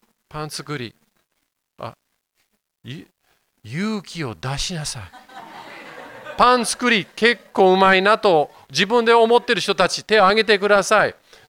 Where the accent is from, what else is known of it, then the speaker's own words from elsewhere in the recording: Yokohama, Kanagawa, Japan; 私が横浜育ちなんですけれども、私生まれ育てられた家は山手にあるんですね。